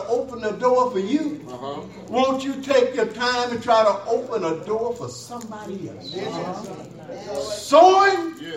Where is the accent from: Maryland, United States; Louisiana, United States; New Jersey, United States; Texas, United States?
Louisiana, United States; I'm from Louisiana. Y'all been to Southern Louisiana? Anybody been to Southern Louisiana?